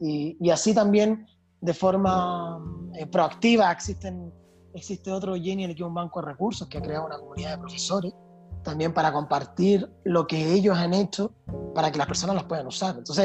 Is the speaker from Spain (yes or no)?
no; Chile; now in Europe; yo soy chileno, yo te lo había comentado a ti, y bueno, estoy viviendo en Europa